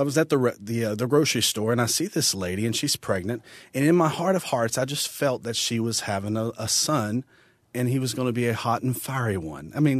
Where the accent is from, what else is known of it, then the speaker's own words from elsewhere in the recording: Concord, North Carolina, United States; They asked me where I was from. I told them in Concord, Charlotte area